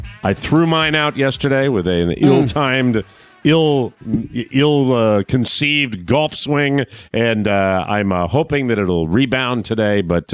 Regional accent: Ireland; I'm Irish, right? You know I'm Irish.

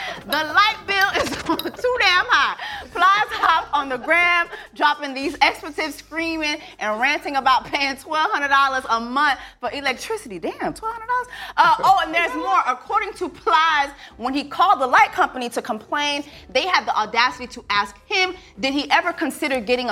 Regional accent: Florida, United States; Gary, I grew up in Dade County.

